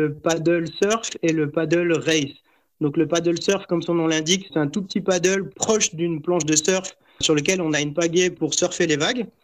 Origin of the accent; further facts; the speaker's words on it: Grand Est, France; je suis français de Lorraine, près du Luxembourg.